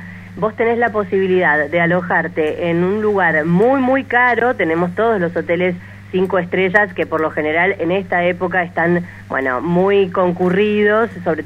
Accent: Mendoza, Argentina; now in Bariloche, Argentina; yo soy de Mendoza y salir de Bariloche en avión siempre implicaba, hasta hace un tiempo, pasar sí o sí por Buenos Aires

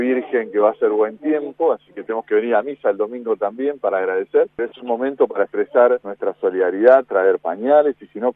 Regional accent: Santa Fe, Argentina; disfrutar de nuestra identidad, de lo que somos los santafesinos

